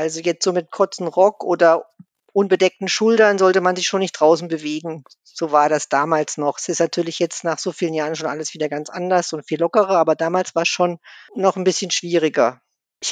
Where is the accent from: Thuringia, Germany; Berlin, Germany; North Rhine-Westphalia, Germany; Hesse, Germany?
Thuringia, Germany; also born or lived in Dubai, United Arab Emirates; weil wir kommen ja auch aus Thüringen.